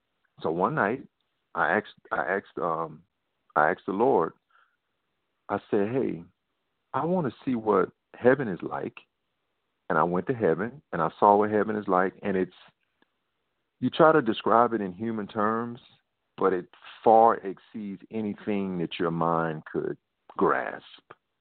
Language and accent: English; Mississippi, United States; also born or lived in Arizona; Well, actually, it was mainly in my northeast Mississippi, because I'm from. I was born in Mississippi. I spent most of my adult life in Arizona